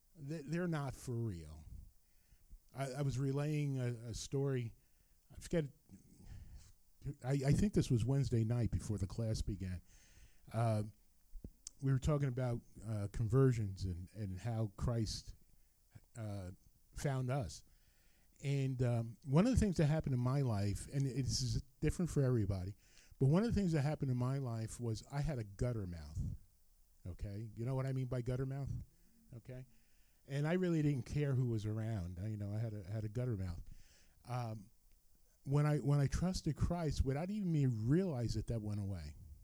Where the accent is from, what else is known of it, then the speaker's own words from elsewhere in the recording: Rutherford, New Jersey, United States; he wanted to see where I grew up in Rutherford.